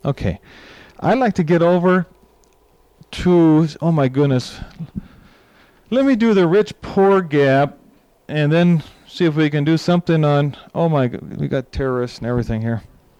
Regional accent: United States; because I come from the United States

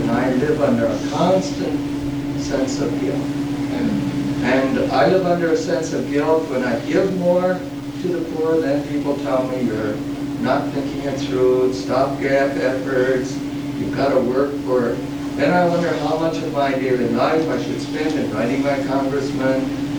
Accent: United States; But I, as an American, have a problem with all that other stuff I can't say I need.

